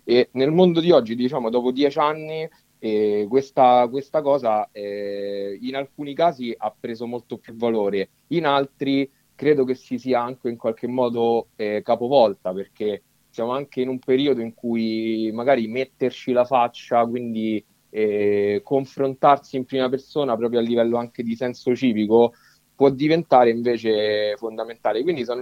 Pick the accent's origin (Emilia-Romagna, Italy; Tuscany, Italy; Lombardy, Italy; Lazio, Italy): Lazio, Italy; Rome; accent: Roman; vengo da Roma.